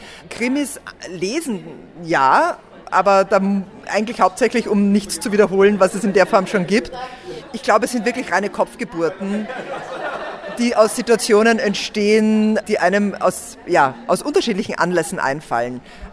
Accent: Vienna, Austria; Ja, also ich lebe in Wien, ich bin da auch her, also ich bin Wienerin.

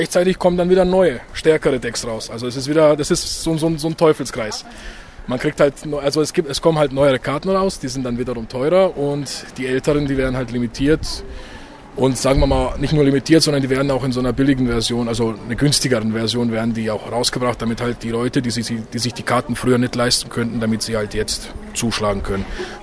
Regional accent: Bavaria, Germany; ich komme aus dem Frankenland

